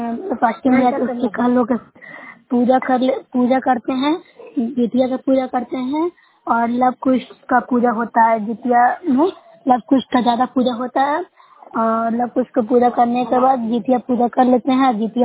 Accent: Bihar, India; मैं नौसरा प्रखंड से हूँ, जिला नालंदा के निवासी हूँ।

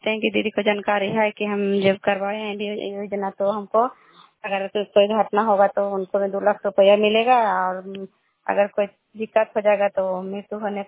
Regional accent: Kalyanpur, Bihar, India; घर कल्याणपुर वाली बेलछी पंचायत प्रखंड चंडी जिला ललंदा का निवासी हूँ।

